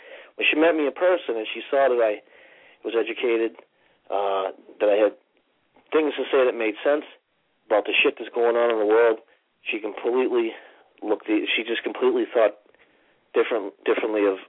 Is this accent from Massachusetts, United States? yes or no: yes; Salem, Massachusetts, United States; I'm from Salem, so Mass. I was born and raised there, so I know a lot of giants.